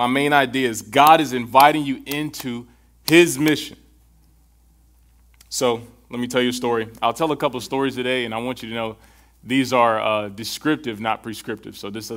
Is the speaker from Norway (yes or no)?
no; Charlotte, North Carolina, United States; I'm like, what? What you mean? We're both from Charlotte.